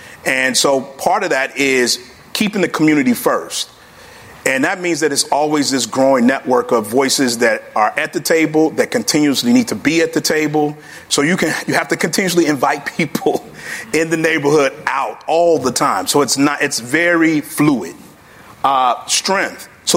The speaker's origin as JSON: {"language": "English", "town": "Chicago", "region": "Illinois", "country": "United States", "said": "I'm a Chicago boy. I'm a South Side. I'm a guest of Inglewood. I'm a grandson of Inglewood. But I'm from South Shore. Right? I lived all over this city."}